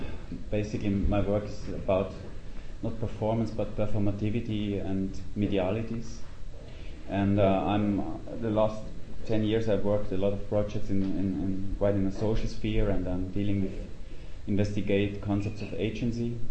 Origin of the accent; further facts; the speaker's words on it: Zurich, Switzerland; I'm from Zurich.